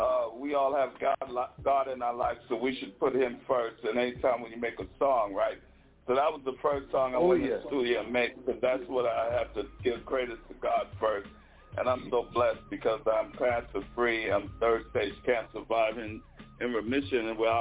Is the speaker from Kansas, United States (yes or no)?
no; Brooklyn, New York, United States; I come from Brooklyn, New York, the mecca of hip-hop when hip-hop started.